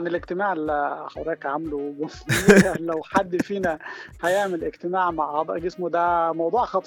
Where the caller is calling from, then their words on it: Cairo, Cairo Governorate, Egypt; أنا بكلمك من القاهرة، من هنا